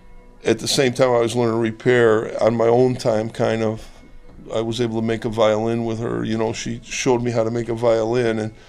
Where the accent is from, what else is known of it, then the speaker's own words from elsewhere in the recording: Chicago, Illinois, United States; I grew up in Chicago, and I used to play hooky and hang out in places where they made them and, you know, museums.